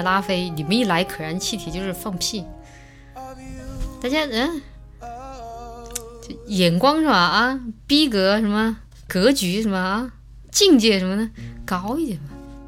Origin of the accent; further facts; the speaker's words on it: Chongqing, China; accent: Chongqing dialect; 用我们重庆话来就是说